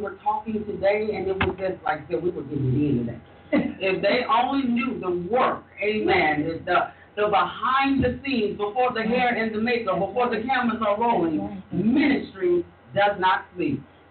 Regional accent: Iowa, United States; You know, I came from Iowa.

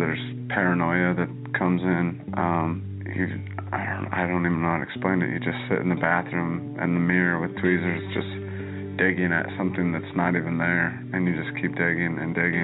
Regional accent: Chandler, Arizona, United States; I'm 19 years old. I'm from Chandler, Arizona.

